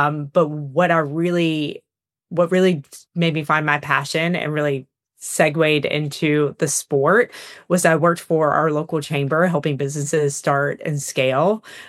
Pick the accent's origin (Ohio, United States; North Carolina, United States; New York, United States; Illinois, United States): North Carolina, United States; High Point; So I am from North Carolina. So I'm a High Point, North Carolina native, born and raised.